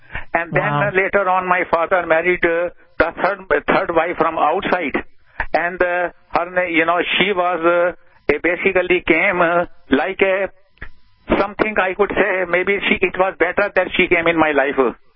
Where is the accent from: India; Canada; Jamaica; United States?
India; born there; And I was born in India